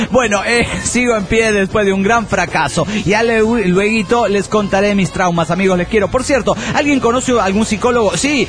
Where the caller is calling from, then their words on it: Morelia, Michoacán, Mexico; de Morelia, Michoacán, México.